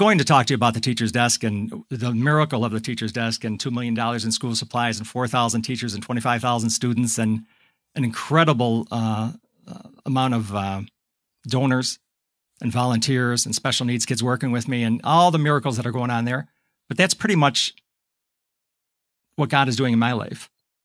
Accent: Tonawanda, New York, United States; It's no accident that I grew up in Tonawanda

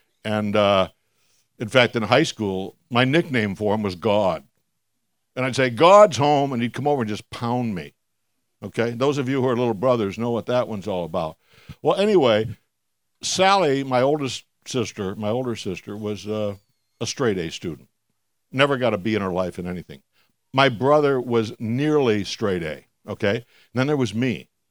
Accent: Williamsville, New York, United States; as a kid growing up in Williamsville, New York, we were a family that didn't have much money for many years.

